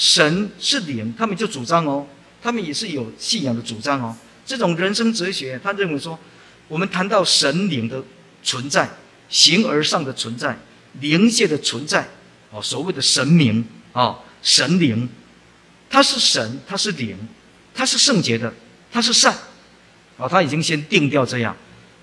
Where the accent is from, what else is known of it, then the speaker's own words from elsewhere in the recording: Taiwan; 现在全世界人都是说我们台湾人为了赚钱啊